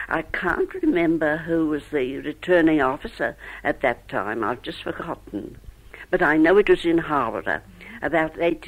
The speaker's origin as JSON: {"language": "English", "town": "Greymouth", "region": "West Coast", "country": "New Zealand", "tie": "born there", "said": "I was born in Greymouth. In Greymouth, in 1869."}